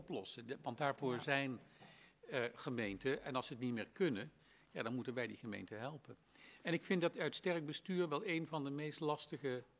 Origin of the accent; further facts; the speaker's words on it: Rijnwaarden, Gelderland, Netherlands; Ja, maar weet u, ik kom uit Rijnwaarden. Ik ben daar geboren en getogen.